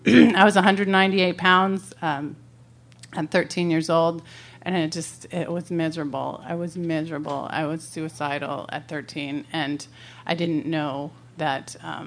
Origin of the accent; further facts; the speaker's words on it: Neptune, New Jersey, United States; born there; And so I grew up in, well, I was born in New Jersey. And I always say that I was born in Neptune, so I was an alien.